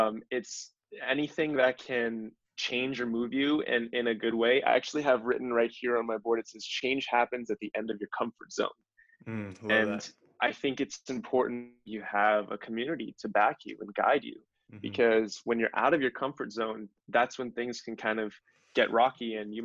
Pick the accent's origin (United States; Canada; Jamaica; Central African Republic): United States; Atlanta, Georgia; I mean, I grew up in Atlanta, Georgia.